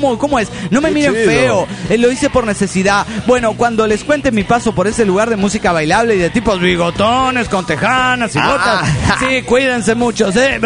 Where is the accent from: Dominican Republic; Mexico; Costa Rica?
Mexico; León, Guanajuato; de León, Guanajuato, México.